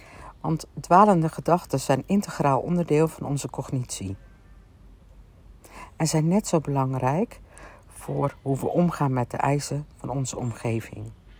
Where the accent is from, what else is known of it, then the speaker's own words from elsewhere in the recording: Limburg, Netherlands; born there; Deze week ben ik op vakantie in Limburg, mijn geboortegrond.